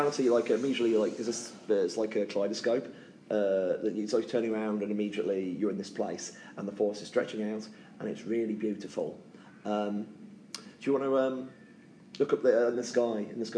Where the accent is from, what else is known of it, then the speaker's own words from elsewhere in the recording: United Kingdom; I'm a British, I don't like camps.